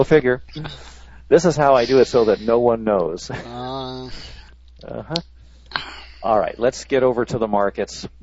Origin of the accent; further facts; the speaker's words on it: California, United States; I love California. I grew up in California. I adore the place.